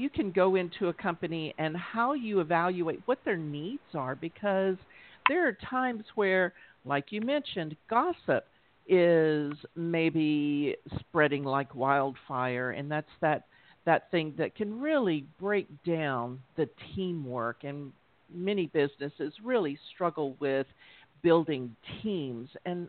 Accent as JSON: {"language": "English", "region": "the South", "country": "United States", "tie": "born or raised there", "said": "I was raised in the South, So if I go to New York, they talk really fast, Rosalinda, and I don't. So they may think I'm a little slow girl from the South."}